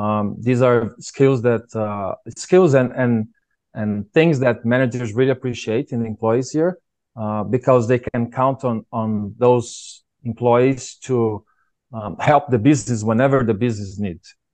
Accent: São Paulo, Brazil; English is a second language; moved away as an adult; now in Canada; I'm from Brazil. Yes, I'm originally from São Paulo, and I've been living here in Canada for 3 years.

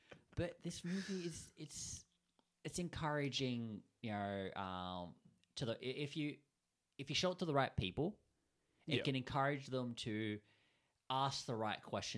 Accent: Australia; They'll understand. We're Australian.

